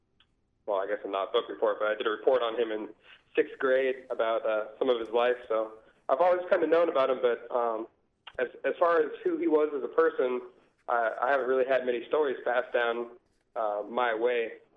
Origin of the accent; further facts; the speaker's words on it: Alaska, United States; Born and raised in Alaska, I go out hiking in the backcountry to go snowboarding all winter long.